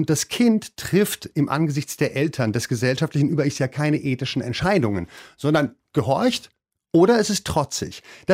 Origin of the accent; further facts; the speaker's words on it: Berlin, Germany; meine Erfahrung als Berliner Hedo-Schwuler